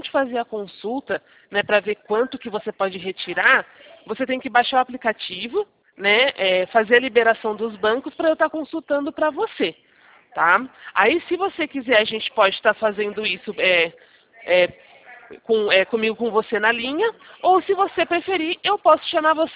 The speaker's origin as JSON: {"language": "Portuguese", "town": "São Carlos", "region": "São Paulo", "country": "Brazil", "said": "Eu sou daqui da cidade de São Carlos."}